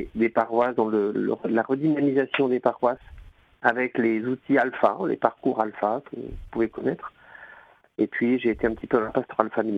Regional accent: Pays de la Loire, France; je suis de Vendée.

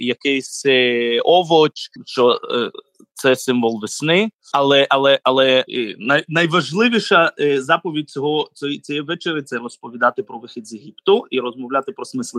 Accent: Kerch, Crimea, Ukraine; now in Israel; Я народився і виріс в Керчі, в Криму

